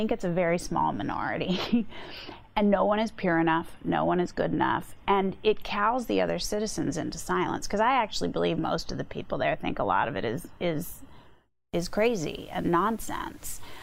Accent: East Coast, United States; I moved to San Francisco from the South Bay, although I'm from the East Coast, but I went to college in the South Bay. Moved to San Francisco in 1992, and I loved it.

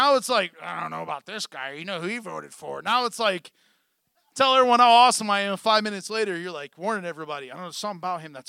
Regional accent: Garrettsville, Ohio, United States; Because we had gangs in Garrettsville, believe it or not, but they had no need for them. One red light town.

